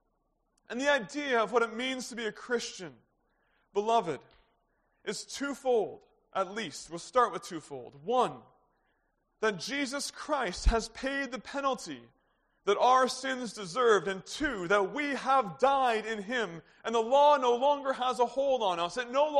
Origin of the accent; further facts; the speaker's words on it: Canada; because I'm Canadian, I don't have to pay the ticket?